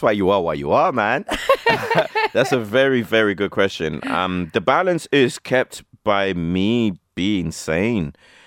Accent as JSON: {"language": "English", "town": "Shannon", "region": "County Clare", "country": "Ireland", "said": "I'm an MC from Shannon, County Clare. Been working in Limerick since 2013"}